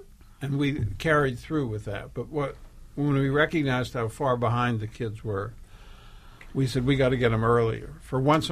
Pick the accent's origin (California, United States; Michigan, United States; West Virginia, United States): West Virginia, United States; I grew up in West Virginia, and I went to terrible public schools there.